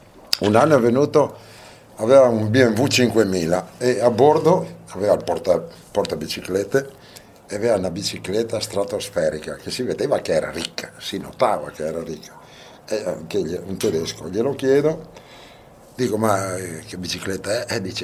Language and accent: Italian; Veneto, Italy; born there; No, io sono nato in provincia di Verona.